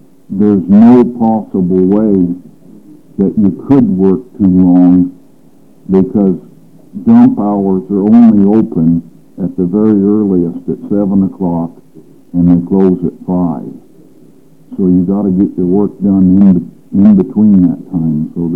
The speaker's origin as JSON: {"language": "English", "town": "Hillsboro", "region": "Oregon", "country": "United States", "said": "I'm from Hillsboro, Oregon."}